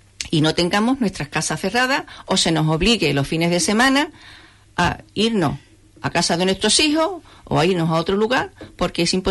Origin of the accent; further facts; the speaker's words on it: Huelva, Andalusia, Spain; Nosotros somos onubenses. Amamos Huelva. Por encima de todo, amamos Huelva.